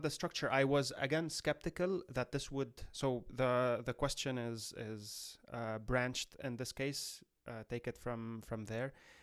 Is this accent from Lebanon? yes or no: yes; Lebanon; And then I am from Lebanon.